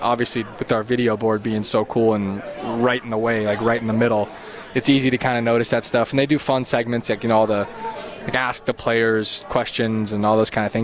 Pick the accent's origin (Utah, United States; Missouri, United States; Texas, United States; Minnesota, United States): Utah, United States; Yeah, I grew up in Utah, so I never really had a team that I followed super closely.